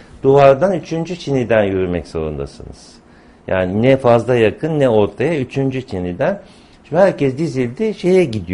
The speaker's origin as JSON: {"language": "Turkish", "town": "Kalamış", "region": "Istanbul", "country": "Turkey", "tie": "born or raised there", "said": "Ben Kalamış'ta doğdum ve halen de oradayım."}